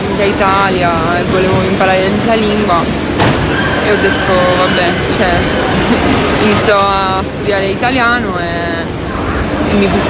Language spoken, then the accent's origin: Italian; Spain; Italian is a second language; qui ci sono dei pericoli che in Spagna, soprattutto nel mio paese, non ci stanno proprio.